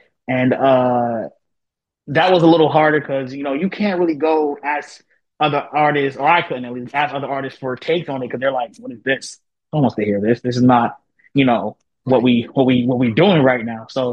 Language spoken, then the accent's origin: English; Trenton, New Jersey, United States; Jersey, especially where I'm from Trenton, yeah.